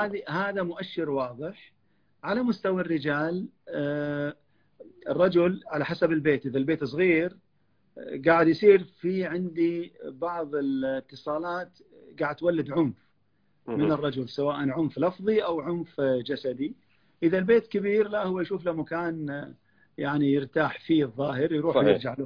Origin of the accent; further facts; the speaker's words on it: Kuwait; انا قاعد الاحظه عندنا في الكويت بشكل عام والخليج